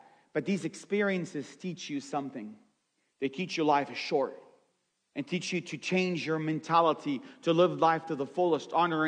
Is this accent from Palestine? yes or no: yes; Bethlehem, West Bank, Palestine; also born or lived in Jerusalem; So I was born in Jerusalem, grew up in the city of Bethlehem.